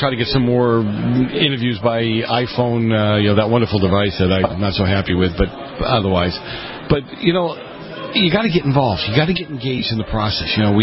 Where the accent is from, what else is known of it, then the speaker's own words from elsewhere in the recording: Boston, Massachusetts, United States; So I grew up in the north end of Boston, and, you know, the language between each of them was Italian